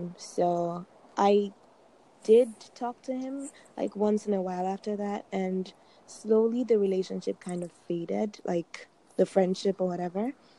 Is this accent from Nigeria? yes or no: yes; Nigeria; So I was born in the church. My dad is a pastor. And I'm Nigerian.